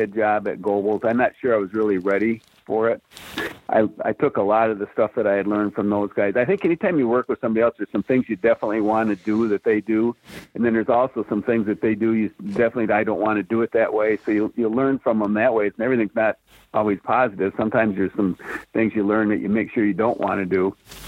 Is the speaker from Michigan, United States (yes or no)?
yes; Owosso, Michigan, United States; I'm from Owosso, Michigan originally, and he had been the high school coach there.